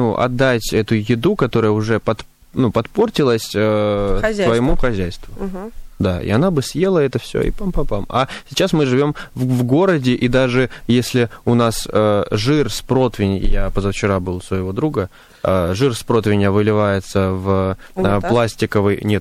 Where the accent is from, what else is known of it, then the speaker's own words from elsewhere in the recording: Pyatigorsk, Stavropol Krai, Russia; это Пятигорск, а я из Пятигорска, да?